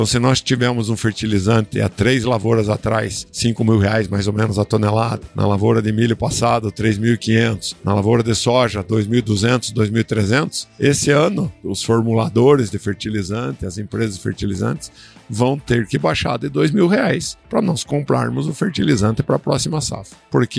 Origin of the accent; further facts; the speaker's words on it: Ponta Grossa, Paraná, Brazil; Minha família era família de comerciante e tudo, morava em Ponta Grossa, nasci em Ponta Grossa.